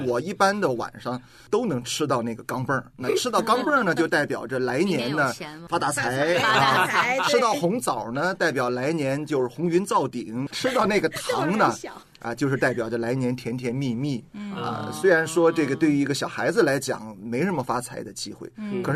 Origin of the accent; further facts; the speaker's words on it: Shandong, China; 因为我们是山东人，山东人从小过年的规矩特别多，好多好多规矩，吃东西也很多讲究